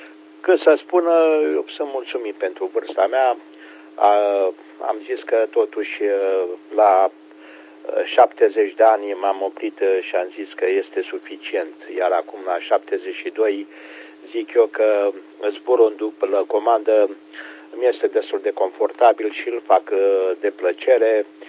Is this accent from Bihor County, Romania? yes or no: no; Ploiești, Prahova, Romania; Da, eu sunt din Ploiești.